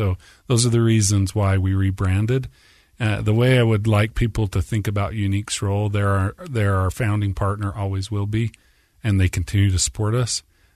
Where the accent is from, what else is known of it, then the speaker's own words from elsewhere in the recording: Orem, Utah, United States; So I grew up in Orem, right on the edge of one of Orem's cherry orchards.